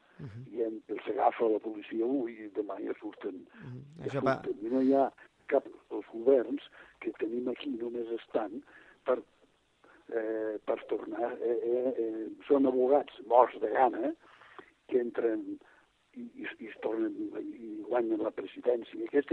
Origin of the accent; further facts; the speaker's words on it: Falset, Catalonia, Spain; jo soc de Falset